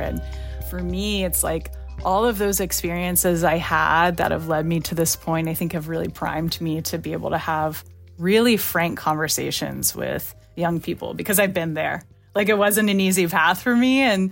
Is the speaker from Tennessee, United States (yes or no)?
yes; Memphis, Tennessee, United States; You know, I was from Memphis, Tennessee, and I was performing there.